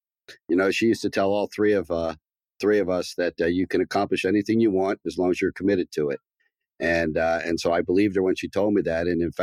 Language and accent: English; Baltimore, Maryland, United States; Actually, it was great. I grew up in a very kind of middle-class neighborhood across the street from my elementary school and my junior high school.